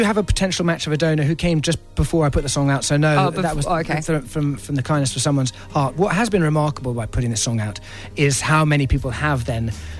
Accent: United Kingdom; I'm ex-army, he's ex-army, we're British

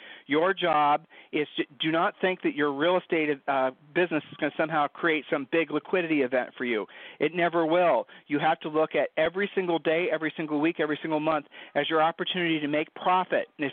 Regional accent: Ohio, United States; We're from Ohio, so I shared the saying with you.

